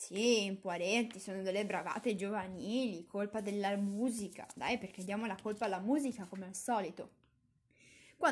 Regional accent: Padua, Veneto, Italy; io non sono di Roma, io sono di sono veneta, sono di Padova e niente, non sono mai neanche mai stata a Roma

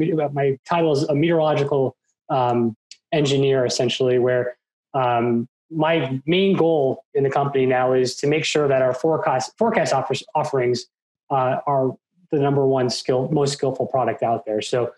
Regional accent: Long Island, New York, United States; So I grew up on Long Island, New York as a kid and ended up experiencing Hurricane Bob in 1991.

